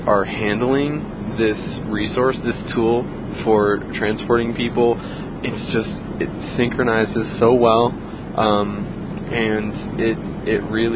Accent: Seattle, Washington, United States; I grew up in Seattle, and still live there.

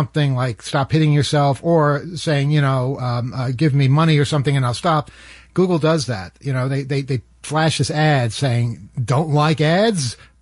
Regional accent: Jamaica, New York, United States; When I was a kid, growing up in Jamaica, the one in Queens, that was the sound that the phone would make when I picked it up.

